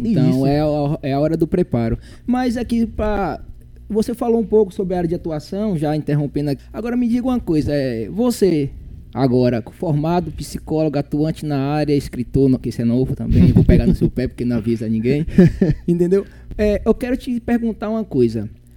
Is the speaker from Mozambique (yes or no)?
no; Bahia, Brazil; é porque nós somos aqui da Bahia. Isso, é. Pouco digo... perto de Salvador, como já falei anteriormente.